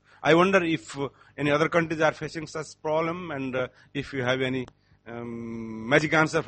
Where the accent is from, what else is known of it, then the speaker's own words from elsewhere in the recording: Nepal; I am from Nepal.